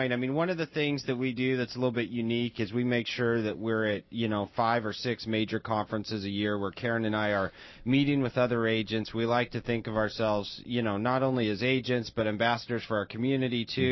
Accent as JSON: {"language": "English", "region": "Washington", "country": "United States", "said": "when people would say, okay, where are you from, you'd go around a table and introduce yourself to the agents and stuff, and we'd say where we're from, and everybody's like, what? You know, or was that Washington State?"}